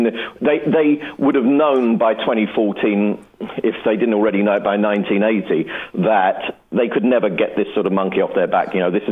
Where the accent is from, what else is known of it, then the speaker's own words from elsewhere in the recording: London, United Kingdom; also born or lived in Hampstead; In London. Yeah, in North London, a place called Winchmore Hill, which is in North London. And then I lived in Hampstead.